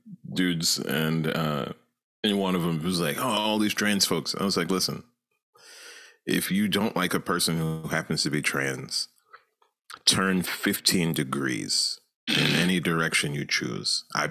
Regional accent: New York, United States; It reminds me of I grew up in New York as well, and I think I was in elementary school

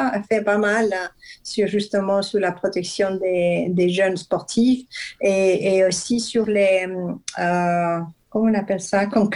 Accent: Spain; now in France; Moi, je suis espagnole. On habite en France.

